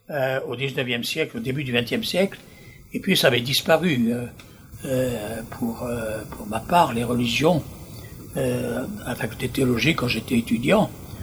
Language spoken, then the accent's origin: French; Morocco; now in France; j'avais passé mon enfance au Maroc, dans un autre monde, avec une autre culture